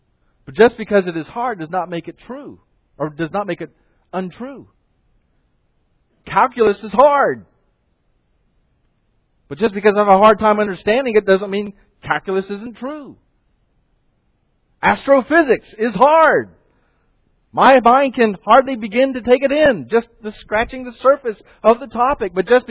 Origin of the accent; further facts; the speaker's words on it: the South, United States; I grew up in the South. And in the South, you do not say you hate something.